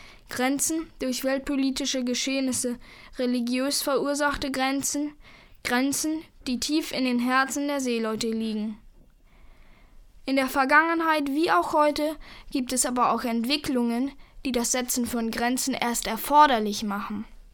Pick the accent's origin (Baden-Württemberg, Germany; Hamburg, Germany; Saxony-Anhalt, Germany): Hamburg, Germany; in meiner Heimatstadt Hamburg